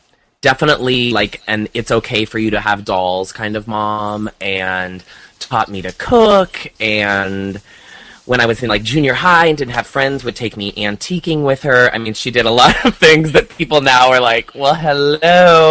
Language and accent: English; Iowa, United States; Well, I grew up in Iowa, and I always lived in very, very small towns